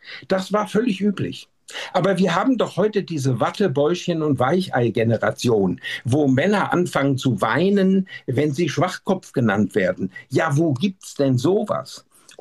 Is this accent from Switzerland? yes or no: yes; Switzerland; als Schweizer